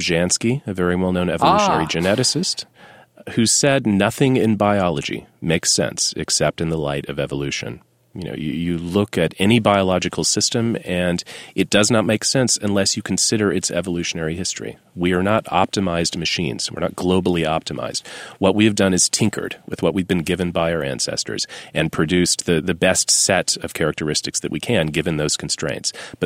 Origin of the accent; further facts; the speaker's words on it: Texas, United States; I grew up in the Bible Belt in West Texas, admittedly in an academic family